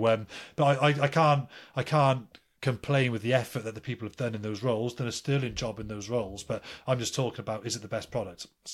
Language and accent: English; Wales, United Kingdom; Wales, my home country.